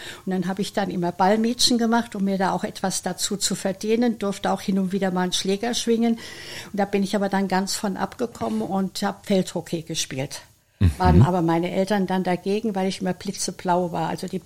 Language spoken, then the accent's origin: German; Wiesbaden, Hesse, Germany; Ich bin in Wiesbaden groß geworden, deswegen sage ich immer, ich fühle mich in Wiesbaden geborgen und aufgehoben. Und es ist meine Heimatstadt